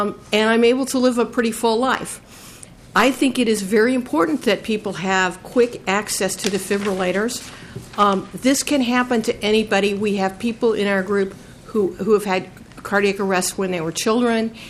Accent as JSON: {"language": "English", "town": "St. Paul", "region": "Minnesota", "country": "United States", "said": "I'm from St. Paul. I'm a psychologist working in Minneapolis."}